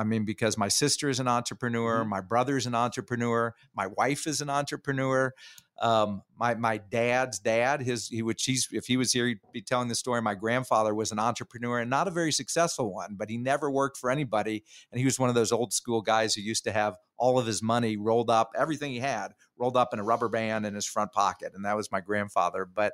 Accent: Kansas City, United States; And yeah, I grew up in Kansas City in a marketing family.

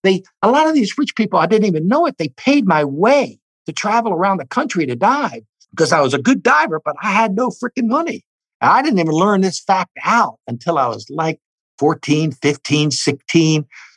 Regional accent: Richmond, Virginia, United States; I grew up in Richmond, Virginia. And so for 10 years of my life, from 8 to 18, I got to go to the Country Club of Virginia

